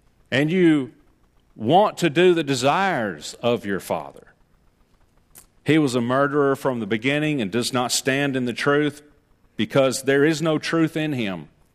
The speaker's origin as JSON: {"language": "English", "region": "the South", "country": "United States", "tie": "born or raised there", "said": "We wouldn't know because we grew up in the South, possibly in USA."}